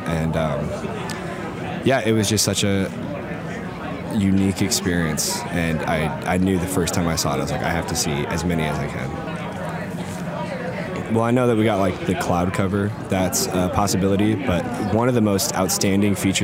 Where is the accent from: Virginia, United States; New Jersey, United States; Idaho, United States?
Idaho, United States; Boise; I'm from Boise, Idaho.